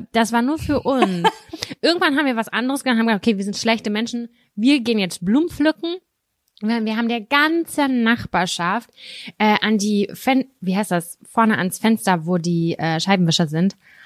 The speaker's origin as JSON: {"language": "German", "town": "Lübbecke", "region": "North Rhine-Westphalia", "country": "Germany", "tie": "born or raised there", "said": "Und zwar habe ich damals in Lübbecke als Kind in der Nähe von der Kirche gewohnt"}